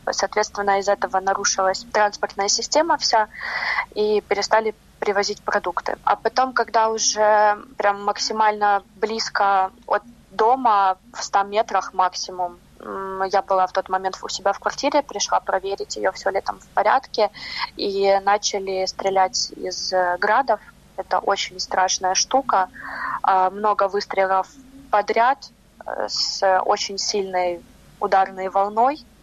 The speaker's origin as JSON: {"language": "Russian", "country": "Ukraine", "said": "я с Украины"}